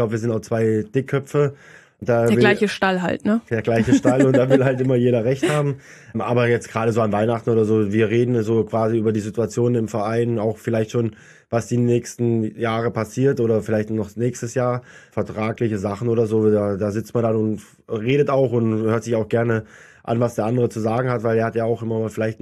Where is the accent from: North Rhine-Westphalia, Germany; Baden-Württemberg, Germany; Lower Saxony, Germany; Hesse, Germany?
Baden-Württemberg, Germany; wir kommen aus dem Schwarzwald